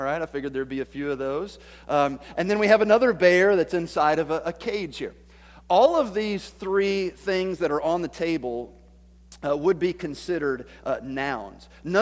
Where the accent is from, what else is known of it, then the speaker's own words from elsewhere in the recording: Tennessee, United States; I am not going to pretend to be an English scholar. I'm from Tennessee, all right?